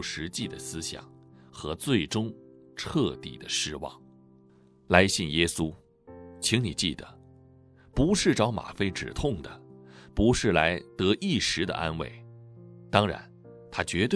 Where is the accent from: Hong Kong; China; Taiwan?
Taiwan; 我从小生活在台湾一个拜拜的家庭，我妈妈就是传统的家庭主妇，我妈妈每天都要拜拜